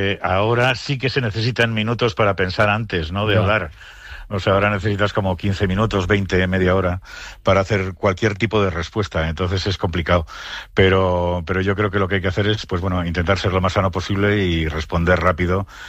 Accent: Bilbao, Basque Country, Spain; somos de Bilbao, pero por esencia

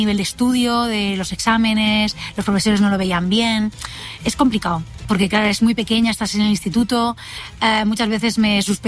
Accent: Catalonia, Spain; now in Madrid, Spain; porque yo soy catalana

